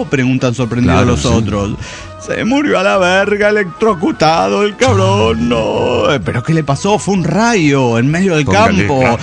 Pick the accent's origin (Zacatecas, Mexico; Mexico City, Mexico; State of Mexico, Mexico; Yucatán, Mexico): Mexico City, Mexico; Soy el frenópata de Ciudad de México.